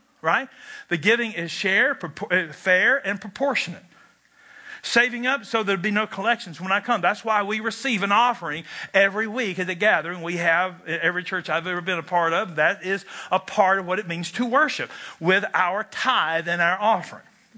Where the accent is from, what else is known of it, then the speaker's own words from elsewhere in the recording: United States; I'm a Baptist from Barron County.